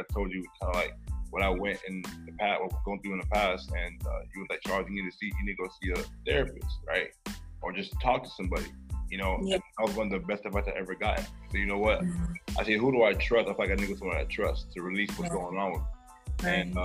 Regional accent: Nigeria; We're both from Nigeria, right?

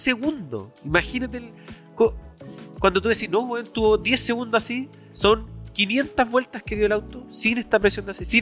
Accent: Chile; uno nunca va, como chileno, uno nunca va con tiempo a hacer algo.

